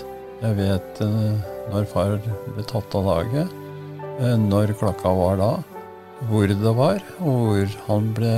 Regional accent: Rendalen, Innlandet, Norway; var jo født I 1913, og jeg har vokst opp på gardsbruket I Rendalen, og av mange søsken

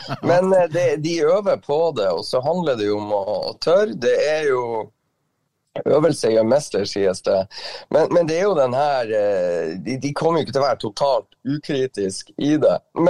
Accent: Bodø, Nordland, Norway; hjemme i Bodø når jeg kommer tilbake dit

